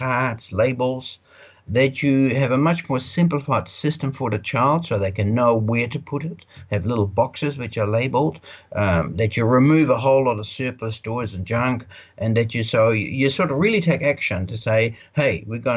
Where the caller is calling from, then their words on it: Netherlands; And it's because I'm speaking from the Netherlands.